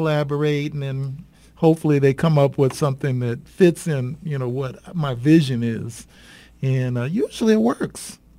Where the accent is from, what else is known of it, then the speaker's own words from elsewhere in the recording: Oakland, California, United States; Well, I grew up here in the Bay Area, over in the East Bay. I was born and raised in Oakland. And I'm a product of the Oakland Public Schools.